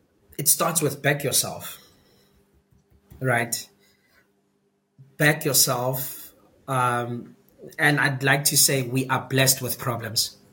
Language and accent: English; Itsoseng, North West, South Africa; I'm from Itsoseng in the Northwest. It's a small township in the middle of Northwest between Mahikeng and Lichtenberg. It's only claim to fame, if you Google it, is people fighting for water because we haven't had water since 2005, right?